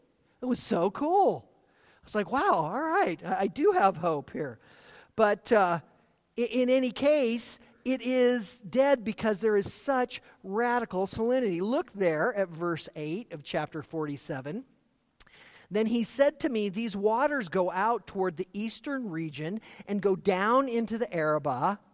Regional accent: Montana, United States; also born or lived in Idaho; because I came from Montana and Idaho

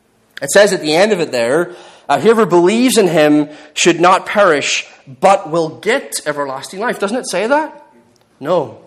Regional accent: Ireland; a couple windows that, as an Irish person, very easy to get into.

